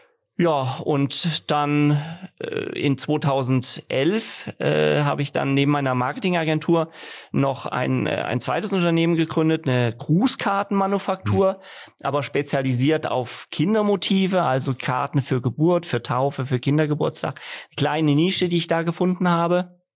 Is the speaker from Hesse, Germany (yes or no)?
yes; Fulda, Hesse, Germany; Ich bin hier in Fulda geboren und aufgewachsen, habe hier Abi gemacht am Marianum und bin danach zum Studieren nach Würzburg gegangen.